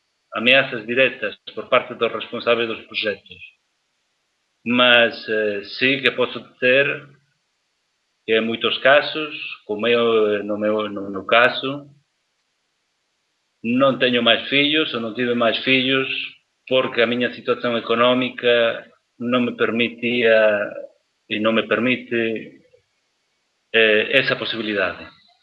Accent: Galicia, Spain; eu sou galego, não é? Portanto, sempre muito próximo de Portugal ou em Portugal

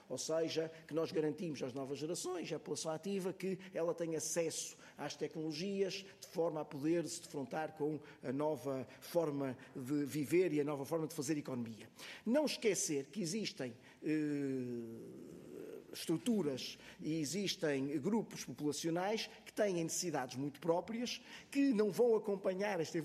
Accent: Norte, Portugal; also born or lived in Porto; Eu também sou do interior, eu nasci no Porto, mas sou de uma pequena aldeia do Norte

